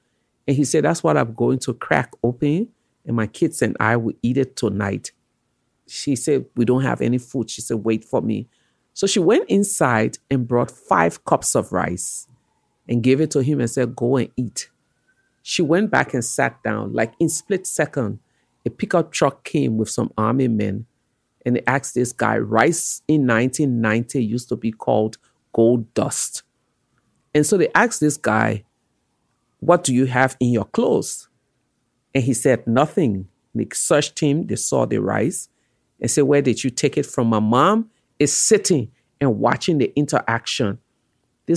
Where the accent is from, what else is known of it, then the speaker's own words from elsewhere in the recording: Liberia; Oh, my early childhood memory of Liberia was awesome. I grew up, I tell people, in a community, and I mean a real community. We had maybe 14 of Liberia's 16 tribe.